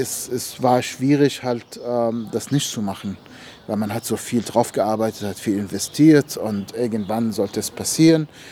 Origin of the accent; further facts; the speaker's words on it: Ramallah, West Bank, Palestine; also born or lived in Jerusalem; now in Germany; Ich bin in Jerusalem geboren und in Ramallah aufgewachsen, in Palästina.